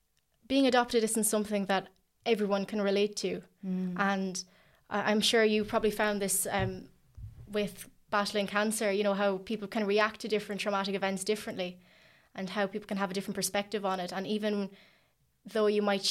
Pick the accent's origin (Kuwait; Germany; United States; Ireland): Ireland; growing up in Ireland, there wasn't a whole lot of people that looked like me.